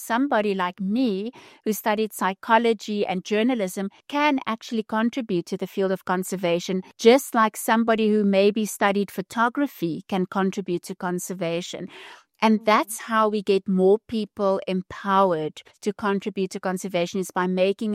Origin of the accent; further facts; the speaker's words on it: Johannesburg, Gauteng, South Africa; So I'm a city slicker. I grew up in Johannesburg, in Melville, and I wasn't really ever very connected to nature.